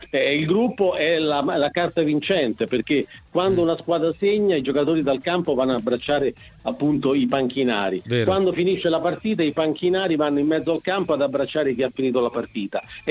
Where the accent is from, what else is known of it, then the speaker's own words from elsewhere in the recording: Rome, Lazio, Italy; qui a Roma, io sono di Roma